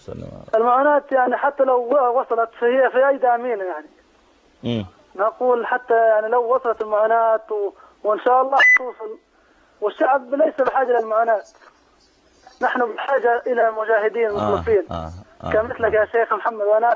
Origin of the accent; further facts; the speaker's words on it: Gaza, Gaza Strip, Palestine; now in Rafah, Palestine; صحيح، أنا من أهل غزة وسكن رفح